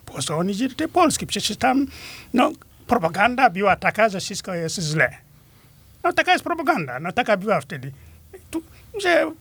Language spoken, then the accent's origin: Polish; Dumga, Senegal; Polish is a second language; now in Poland; A więc Dumga to jest miejscowość, gdzie się urodziłem. To miejsce, z którego pochodziłem, z Senegalu.